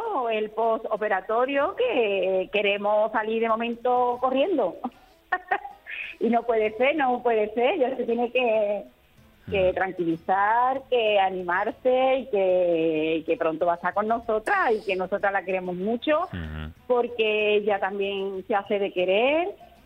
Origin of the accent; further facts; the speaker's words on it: Utrera, Andalusia, Spain; De Utrera.